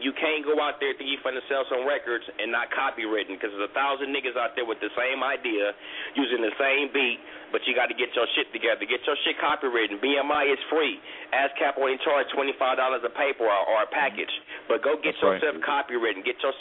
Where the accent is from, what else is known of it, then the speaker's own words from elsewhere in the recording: Watts, California, United States; I grew up around all the rappers that Jerry mentioned. I'm from Watts, you know what I'm saying?